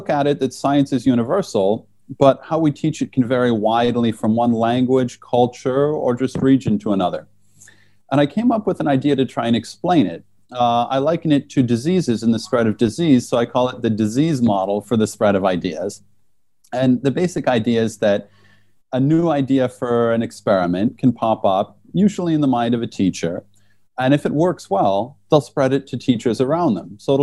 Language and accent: English; Canada; I grew up in Canada, and that's where I first learned science and got my love of science. That's also where I first learned to be a science teacher. After being in Canada, I worked in the UK and then in France.